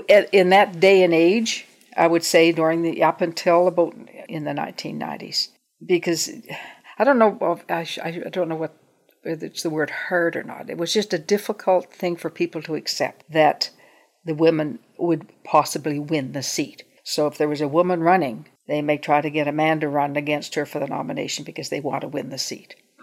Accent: Truro, Nova Scotia, Canada; but I grew up in Truro, and I knew.

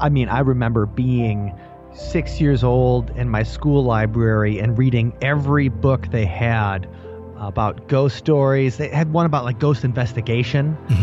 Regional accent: Milwaukee, Wisconsin, United States; And we grew up in the Milwaukee area, but you could pick up Chicago radio in Milwaukee because it's only 80 miles away.

